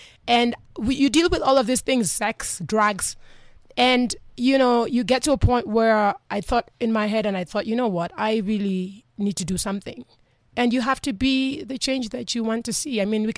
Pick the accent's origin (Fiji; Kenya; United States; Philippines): Kenya; when I grew up in Kenya. I'm born and raised in Kenya for most part.